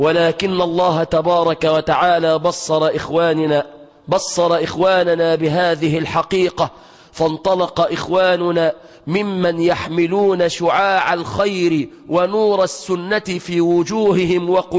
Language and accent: Arabic; Egypt; في بلادنا مصر